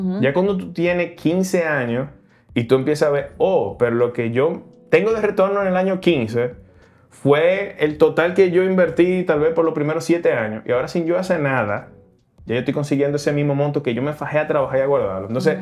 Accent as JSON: {"language": "Spanish", "country": "Dominican Republic", "said": "como emprendedores dominicanos o en este país"}